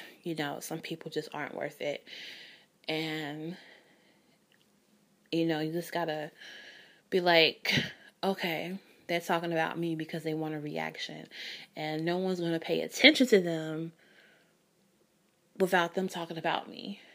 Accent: Chicago, Illinois, United States; And he's from Chicago. I'm from Chicago.

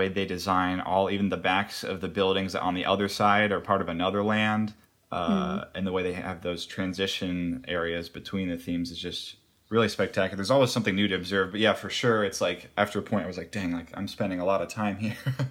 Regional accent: Denver, Colorado, United States; I'm from Denver, Colorado, originally.

